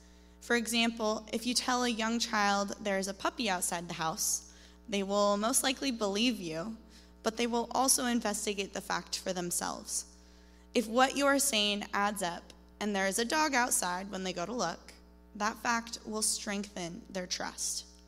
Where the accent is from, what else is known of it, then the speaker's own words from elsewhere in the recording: Chelan, Washington, United States; I grew up in Chelan, Washington, a small town on the eastern side of the state, with my parents and younger sister, Molly